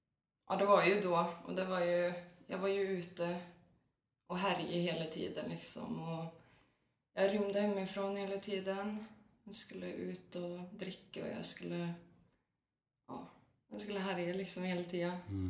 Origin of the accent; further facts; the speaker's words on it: Värmland, Sweden; jag är värmlänning. Bor i Grabbestad nu. Läser på folkhögskola.